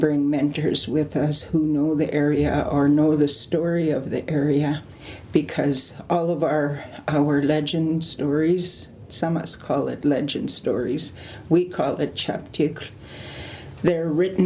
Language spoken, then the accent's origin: English; West Bank, British Columbia, Canada; I live and work here in Penticton. I am from the Silk Nation. I come from West Bank, which is about midway of the Okanagan Lake.